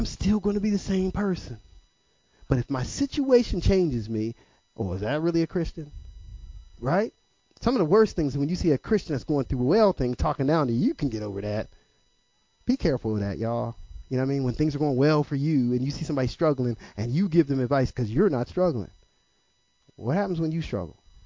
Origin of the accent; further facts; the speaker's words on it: Pittsburgh, Pennsylvania, United States; I remember when I first went to Philadelphia, I'm from Pittsburgh, and they gave me a Philly cheesesteak.